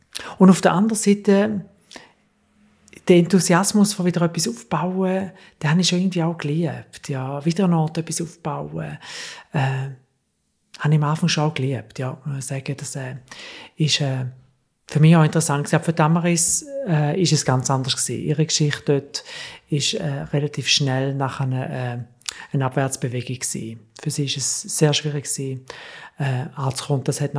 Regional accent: Switzerland; now in Germany; ich muss als Schweizer, als … zurück, wo ich aufgewachsen bin

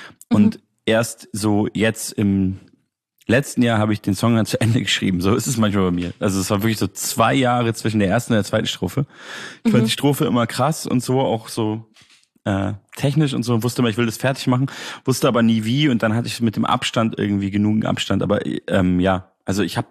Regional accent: Munich, Bavaria, Germany; Ich komme ja eigentlich aus München.

